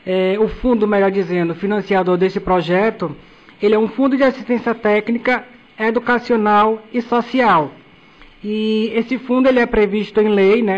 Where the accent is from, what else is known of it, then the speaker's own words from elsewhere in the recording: Senhor do Bonfim, Bahia, Brazil; Bonfim é de onde eu vim.